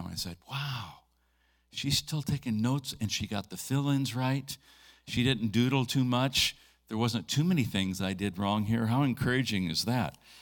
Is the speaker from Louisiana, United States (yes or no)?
no; St. Helens, Oregon, United States; I spoke last week out in Columbia City, Oregon, where I grew up out in St. Helens.